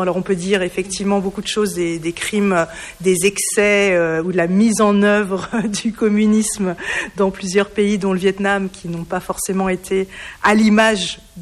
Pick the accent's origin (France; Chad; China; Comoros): France; pour moi, qui suis d'une génération où j'ai vécu, où j'ai grandi en France, dans la paix